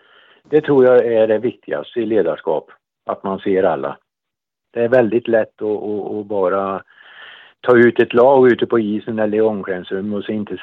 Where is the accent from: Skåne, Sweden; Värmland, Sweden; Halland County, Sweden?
Värmland, Sweden; Rennberg; also born or lived in Torsby; Jag bodde till jag var 8-9 år uppe i Rennberg som ligger vid norska gränsen, 3 mil norr om Torsby.